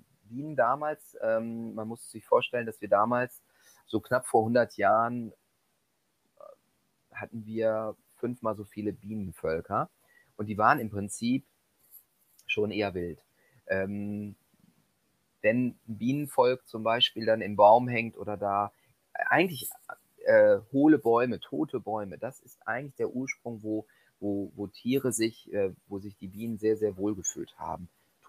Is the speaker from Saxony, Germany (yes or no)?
no; Kerpen, North Rhine-Westphalia, Germany; Also ich bin in Kerpentürnich aufgewachsen, total dörflich. Das ist ein kleines Kaff, 17 Kilometer entfernt von Köln.